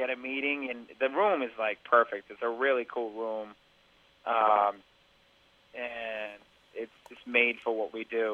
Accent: Boston, Massachusetts, United States; he's from Pittsburgh, I'm from Boston.

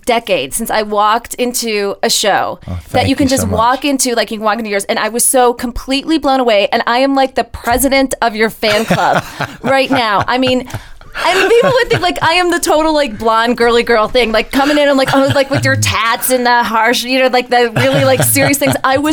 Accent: Cleveland, Ohio, United States; I'm from Cleveland.

